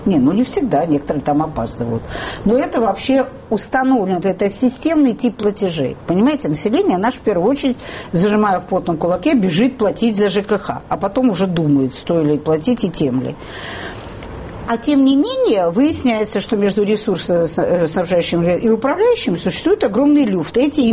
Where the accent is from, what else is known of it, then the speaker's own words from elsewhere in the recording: Moscow, Russia; мы все москвичи